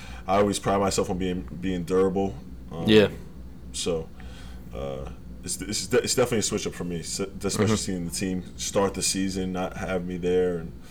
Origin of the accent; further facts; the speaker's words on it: Rhode Island, United States; Obviously, I'm from Rhode Island, but I had to go back.